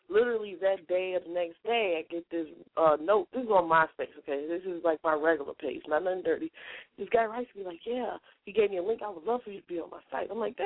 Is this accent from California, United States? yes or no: no; Indiana, United States; I'm from Indiana.